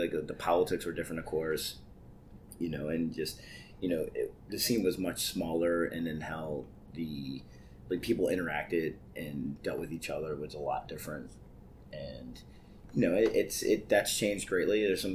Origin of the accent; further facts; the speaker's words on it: Baltimore, Maryland, United States; when you're in California. It's like, oh, I'm from Baltimore.